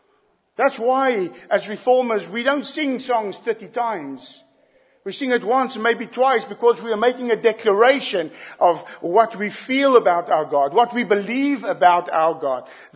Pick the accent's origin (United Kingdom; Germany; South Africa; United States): South Africa; I don't get excited because I'm South African.